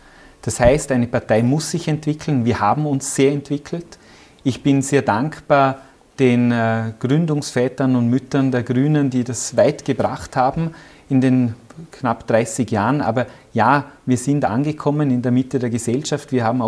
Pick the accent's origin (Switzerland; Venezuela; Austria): Austria; Lustenau, Vorarlberg; Ich erinnere mich gerade an letzten Samstag, wo ich beim Marktbesuch in meiner Heimatgemeinde Lustenau mit einer Person länger debattiert habe